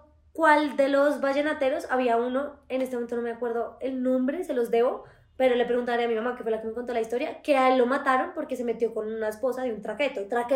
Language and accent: Spanish; Colombia; tú llegas como colombiano a cualquier parte